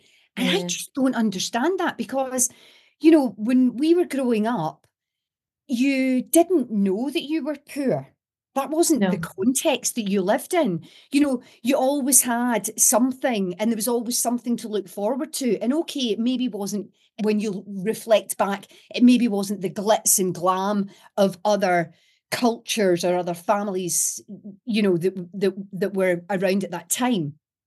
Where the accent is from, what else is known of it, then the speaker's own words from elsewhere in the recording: Wishaw, Scotland, United Kingdom; also born or lived in Glasgow; being Scottish and being originally from Glasgow and then moving out to a little town called Wishaw, or Wishy if you're local.